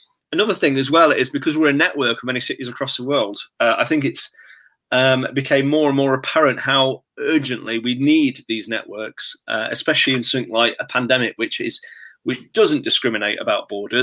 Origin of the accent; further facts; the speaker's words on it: Stapleford, East Midlands, United Kingdom; I grew up in Stapleford, just down the road, sort of thing